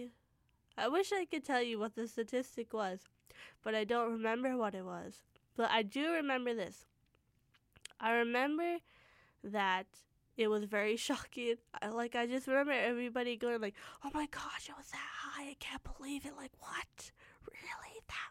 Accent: Surrey, British Columbia, Canada; I'm originally from Surrey, born and raised.

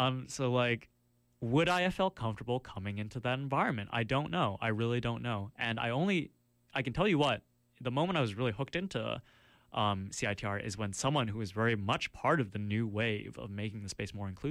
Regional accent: Richmond, British Columbia, Canada; in Richmond, I grew up in Richmond, there's such a, like, racist culture there

